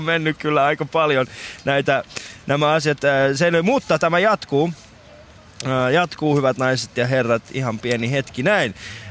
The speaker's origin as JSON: {"language": "Finnish", "country": "Iran", "moved": "yes", "lives_now": "Pori, Finland", "said": "Mä oon itse alun perin Iranista."}